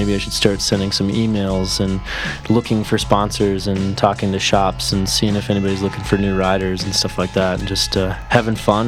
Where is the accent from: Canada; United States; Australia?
United States; Minnesota; I'm 23 years old. Snowboard and I skateboard and I'm from Minnesota.